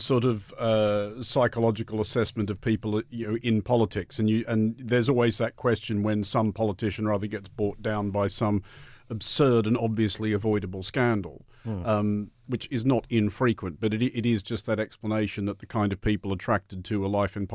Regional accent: Australia; now in United Kingdom; as an Australian who's lived in Britain for a long time

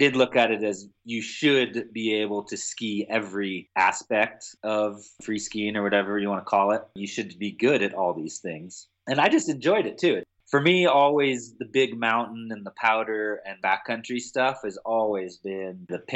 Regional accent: California, United States; even just being in California growing up in NorCal, it's surfing, it's skating

